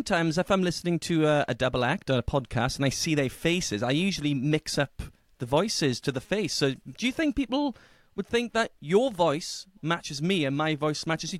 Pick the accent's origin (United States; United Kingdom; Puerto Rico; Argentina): United Kingdom; Wales; accent: North Welsh; I'm from Snowdonia, and we speak a little bit like this, a bit nasally, and we pronounce everything a bit stronger.